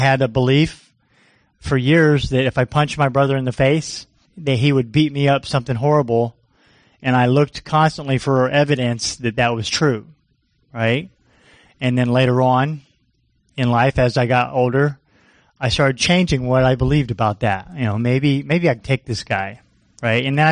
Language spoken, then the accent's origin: English; Florida, United States; now in Alaska, United States; Out here in Alaska, I was telling my sister, you know, we're from Florida